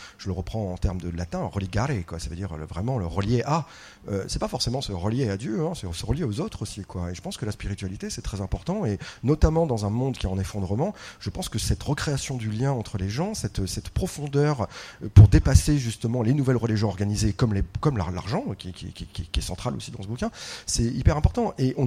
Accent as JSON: {"language": "French", "town": "Marseille", "region": "Provence-Alpes-Côte d'Azur", "country": "France", "said": "Moi je suis marseillaise, donc à Marseille, quand on est petite, on nous fait réciter la main sur le cœur."}